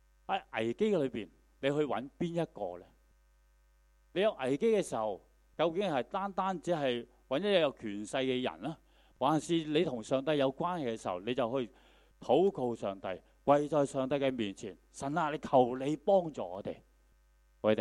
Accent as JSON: {"language": "Cantonese", "country": "China", "said": "你知道我们中国人都有所谓叫床头撞，就最难搞的嘛。"}